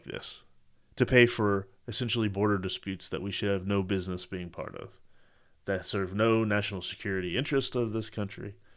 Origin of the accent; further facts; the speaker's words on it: Texas, United States; I mean, I'm a Texan first and foremost